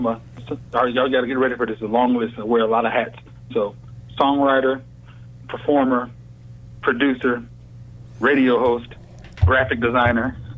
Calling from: Kennesaw, Georgia, United States; I'm calling from Kennesaw, Georgia.

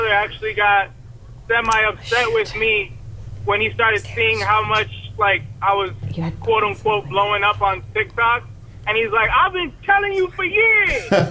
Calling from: Orlando, Florida, United States; I'm in Orlando, Florida.

